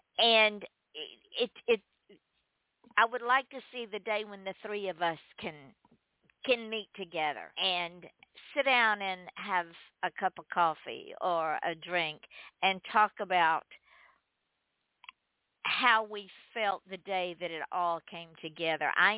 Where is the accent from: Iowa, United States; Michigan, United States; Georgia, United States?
Georgia, United States; Commerce; I set the book in my hometown in Commerce, Georgia.